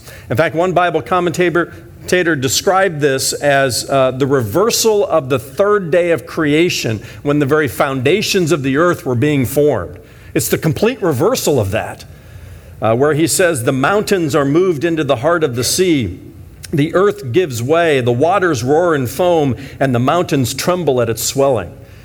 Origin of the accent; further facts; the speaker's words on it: Fort Wayne, Indiana, United States; I grew up in Fort Wayne, Indiana, and it was the Tri-Cities region because three rivers came together in Fort Wayne.